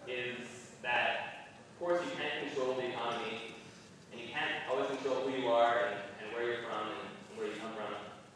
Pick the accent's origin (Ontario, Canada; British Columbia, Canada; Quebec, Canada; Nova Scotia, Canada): Quebec, Canada; Montreal; Basically, I was at a cafe in my hometown of Montreal.